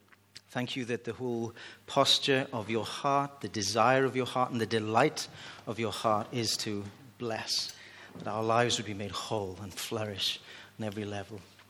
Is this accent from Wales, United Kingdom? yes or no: yes; Wales, United Kingdom; Where are you all from? And so we'd say, Wales.